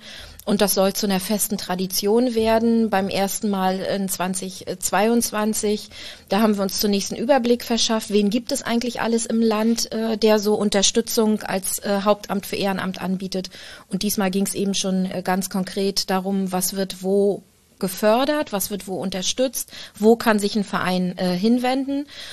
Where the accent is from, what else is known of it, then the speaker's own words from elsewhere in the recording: Rostock, Mecklenburg-Vorpommern, Germany; born there; Aber ich bin ja in Rostock geboren